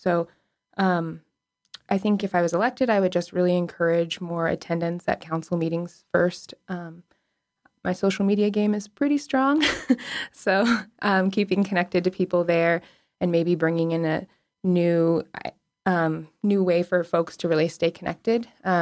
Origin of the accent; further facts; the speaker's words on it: Alaska, United States; but I'm also born and raised in Alaska. So living here and learning from everyone around us, and it is a more conservative environment